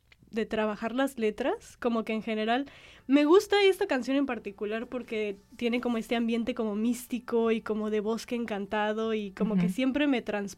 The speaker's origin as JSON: {"language": "Spanish", "country": "Mexico", "said": "Creo que como mexicanos en general somos personas graciosas o hablamos gracioso ya de por sí."}